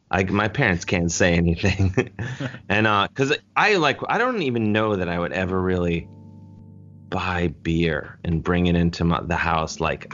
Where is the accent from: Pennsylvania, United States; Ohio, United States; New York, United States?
Ohio, United States; University Heights; because I grew up in University Heights, Ohio.